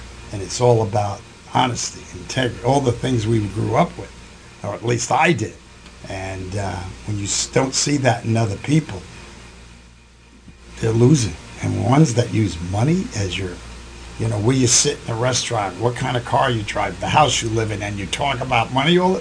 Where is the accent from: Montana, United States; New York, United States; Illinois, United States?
New York, United States; You know, I grew up in New York, so you could look in the subway when I was a little kid.